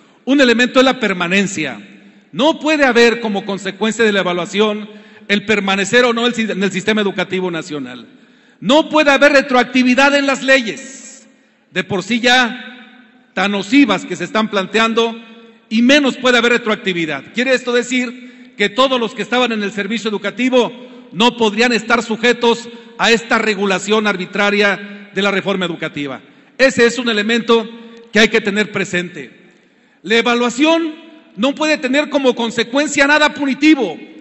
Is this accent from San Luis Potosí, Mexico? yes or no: no; Michoacán, Mexico; Yo soy de Michoacán